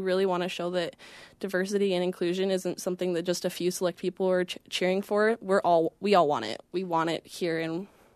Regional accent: Idaho, United States; I was raised in Idaho. I went to Idaho schools, and this isn't even my first Idaho university I've attended

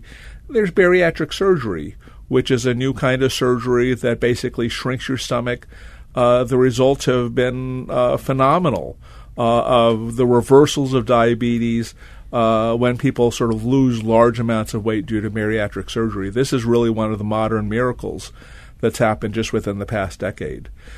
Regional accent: San Antonio, Texas, United States; now in Raleigh, United States; And I grew up in San Antonio, Texas, where it's even hotter than Raleigh, North Carolina.

